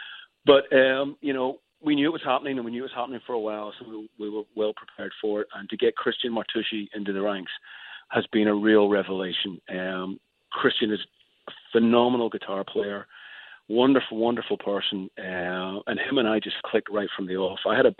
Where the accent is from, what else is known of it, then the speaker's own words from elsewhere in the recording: Northern Ireland, United Kingdom; And as a kid growing up in Northern Ireland, we were so starved at that time of bands coming over to play